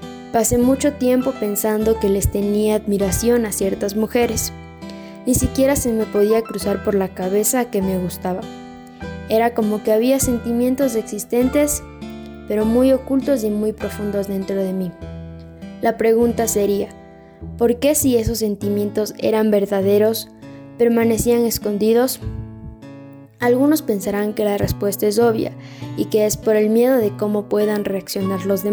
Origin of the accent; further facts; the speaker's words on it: Ecuador; como ecuatoriana, soy testigo que a este país y a Latinoamérica en general le falta mucho por hacer